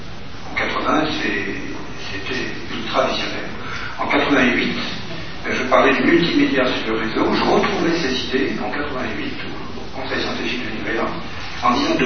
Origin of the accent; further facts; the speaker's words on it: France; Tous, et pas seulement chez nous en France